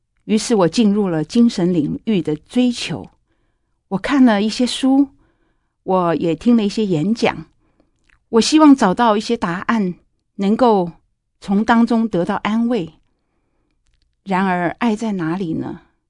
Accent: Fangliao, Pingtung County, Taiwan; born there; 过去我出生在屏东的一个小乡镇，叫枋寮乡，也就是火车站的终点。这是一个非常小的渔村，只有几条小街

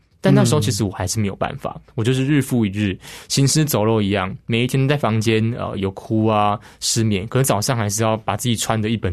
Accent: Taichung, Taiwan; 因为我刚刚说国中高中我是在台中长大的孩子

